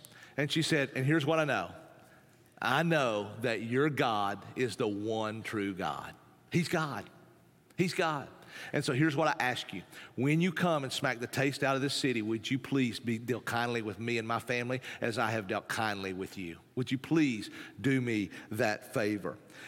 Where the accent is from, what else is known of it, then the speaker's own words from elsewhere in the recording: Tennessee, United States; You know, I grew up in the mountains. I'm an Appalachian boy. I grew up in East Tennessee.